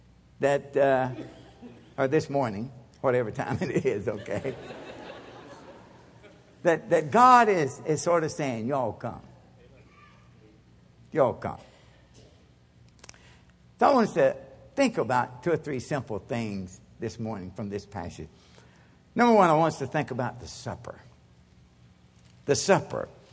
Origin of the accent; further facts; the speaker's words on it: Kentucky, United States; now in California, United States; And I said, okay, we were raised in Kentucky.